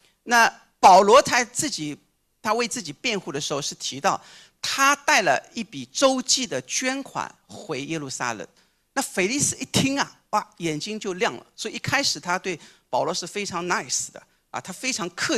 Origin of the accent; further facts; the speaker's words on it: Shanghai, China; accent: Shanghainese; 如果用我们上海话来说、就是拎不清，